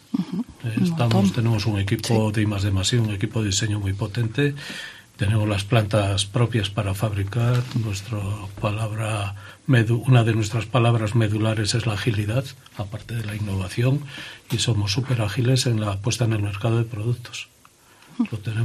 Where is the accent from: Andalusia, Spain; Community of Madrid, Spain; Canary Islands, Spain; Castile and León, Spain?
Castile and León, Spain; León; León es mi ciudad, es mi pueblo, es mi provincia. O sea, yo no me planteo salirme de León.